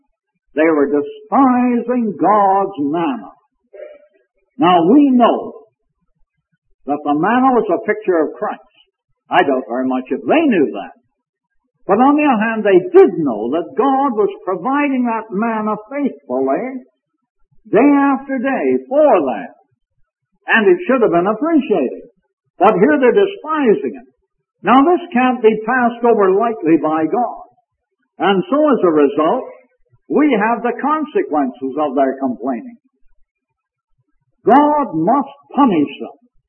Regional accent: Canada; Now, being a Canadian, I was not reared on hot biscuits for breakfast.

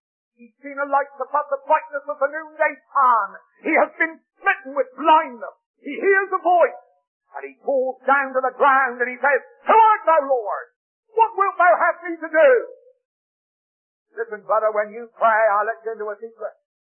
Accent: England, United Kingdom; But I'm an Englishman.

